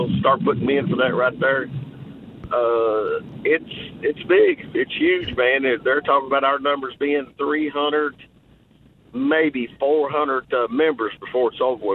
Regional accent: Kentucky, United States; I'm from Lexington, Kentucky. Yeah. And I'm actually from south of Lexington, Kentucky, but I married and moved to Lexington.

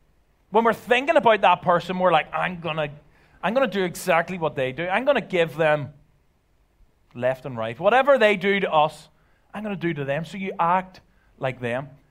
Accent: Belfast, Northern Ireland, United Kingdom; now in Ireland; And I'm originally from Belfast, as you could probably tell by my accent. So I have a UK driver's license. I thought, I live in Ireland.

